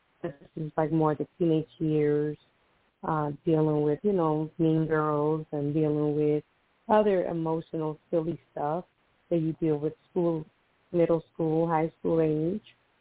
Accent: Costa Rica; I'm originally from Costa Rica, so I grew up in Costa Rica. So I was in school. So I was already dealing with, you know, a black girl, black Latina, in school.

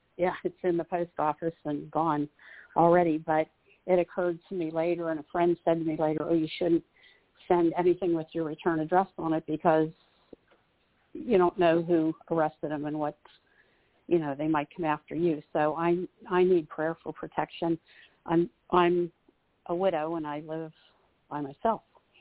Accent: West Chester, Pennsylvania, United States; I'm from Westchester, Pennsylvania.

